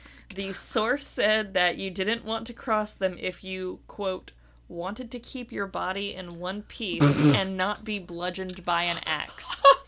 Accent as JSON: {"language": "English", "town": "New Orleans", "region": "Louisiana", "country": "United States", "tie": "born or raised there", "said": "one thing I learned specifically about my hometown was that once upon a time, there were prostitution districts."}